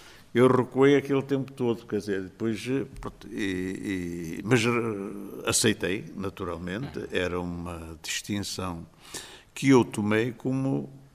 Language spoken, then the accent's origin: Portuguese; Porto, Portugal; Portanto, nasci lá, mas foi no Porto que eu me fiz.